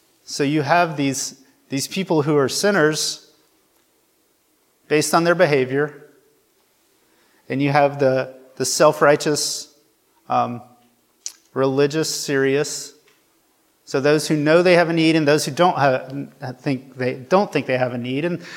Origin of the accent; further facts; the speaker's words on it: Nebraska, United States; so I'm from Nebraska.